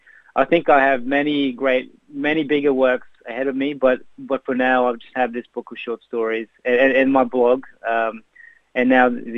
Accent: Philippines; my Filipino upbringing rubs off on a lot of my work, and especially the humor. For example, I grew up in the Philippines

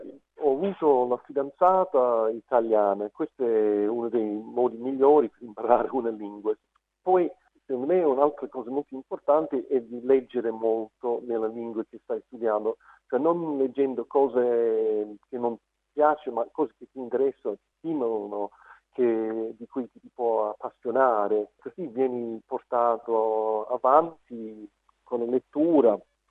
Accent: Adelaide, South Australia, Australia; now in Perth, Australia; Io ho 55 anni, vivo a Perth, sono cresciuto a Adelaide

